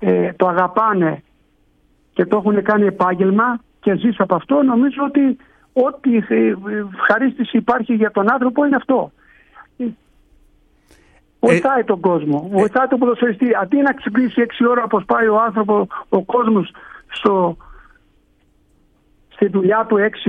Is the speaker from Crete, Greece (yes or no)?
no; Lavrio, Attica, Greece; also born or lived in Nea Ionia; Εμένα, κοίτα, εγώ έχω γεννηθεί στη Νέα Ιωνία, ο πατέρας μου είναι από τη Ζαχάρα.